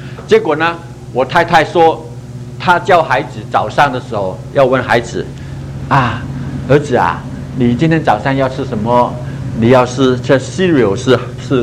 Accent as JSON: {"language": "Chinese", "country": "Hong Kong", "tie": "born or raised there", "also_born_or_lived": "Liuzhou / Guangzhou", "said": "我是广东人，我是广西柳州出生，逃难逃到广州，后来逃到香港，在香港长大。"}